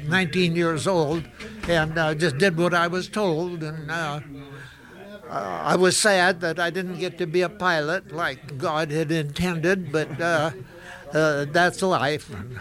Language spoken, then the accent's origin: English; Northwest, United States; We came back to the United States, and I was from the Northwest.